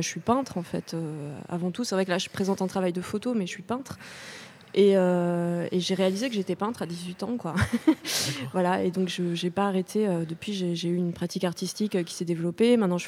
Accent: Montpellier, Occitanie, France; Oui, alors moi je suis de Montpellier, ouais. Donc je suis pas très très loin.

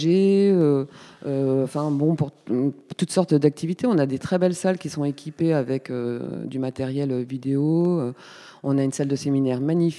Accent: Paris, Île-de-France, France; born there; je suis née à Paris, d'un père italien, d'une mère espagnole.

